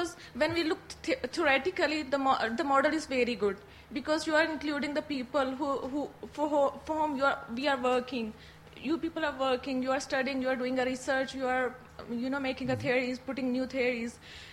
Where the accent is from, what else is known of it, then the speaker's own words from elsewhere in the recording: Pakistan; English is a second language; Yes, I'm from Pakistan